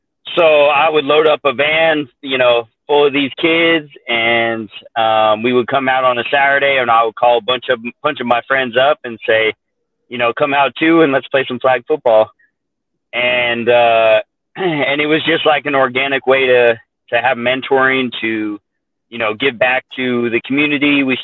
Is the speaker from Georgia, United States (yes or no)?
no; Colorado, United States; I was born and raised in Colorado, and the season for football is pretty small.